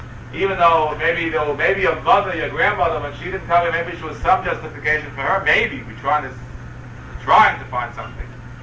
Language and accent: English; Queens, New York, United States; When I was growing up in Queens, let's say 35 years ago, the shul of hundreds of people, one or two cover their hair.